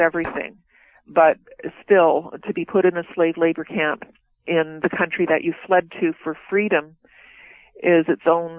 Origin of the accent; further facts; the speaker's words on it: Brantford, Ontario, Canada; my hometown of Brantford, Ontario.